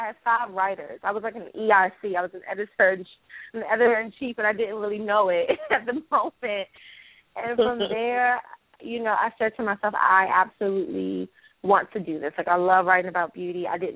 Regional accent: Largo, Maryland, United States; I am from Largo, Maryland. It's actually where I am right now, home for the holidays.

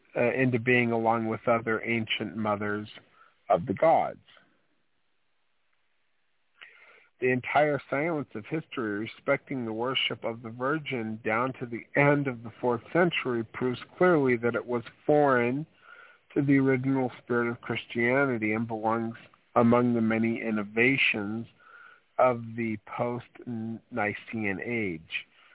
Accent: Scotland, United Kingdom; And the Scottish know it. And I know it. I'm Scottish.

